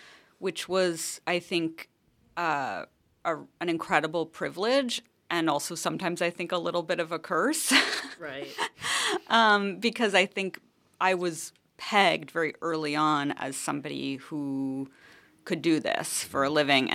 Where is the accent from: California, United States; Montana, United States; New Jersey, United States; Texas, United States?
Montana, United States; Missoula; So I grew up in Missoula, Montana, and I think it's a town that is somewhat of a cousin to Iowa City in the sense that it's a college town that is full of writers.